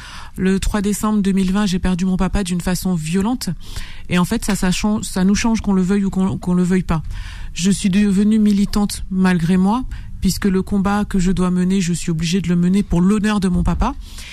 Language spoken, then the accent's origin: French; Guadeloupe, France; Quand on vient de la Guadeloupe, on a déjà cette chose en nous